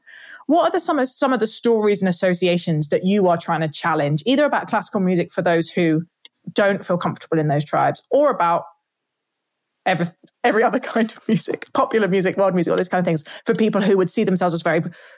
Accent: South of England, United Kingdom; I lived in Manchester for a while. I felt very foreign and I felt very posh, and I'm classic British thing here.

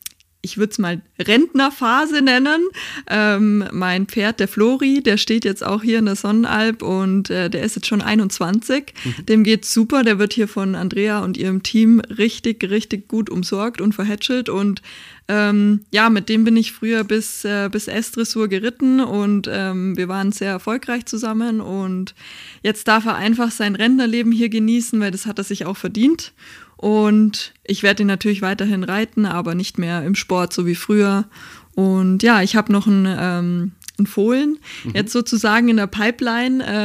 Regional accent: Kempten, Bavaria, Germany; Ich bin gebürtige Kemptnerin und stolze Allgäuerin.

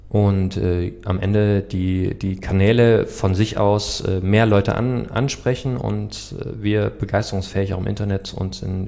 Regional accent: Ludwigsburg, Baden-Württemberg, Germany; gebürtig komme ich aus Ludwigsburg

